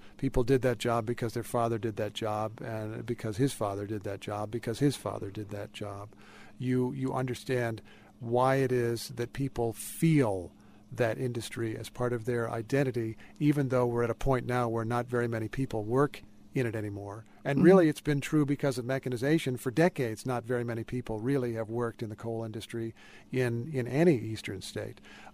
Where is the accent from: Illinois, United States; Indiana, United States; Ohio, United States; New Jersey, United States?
Indiana, United States; It's a little more like my home state of Indiana.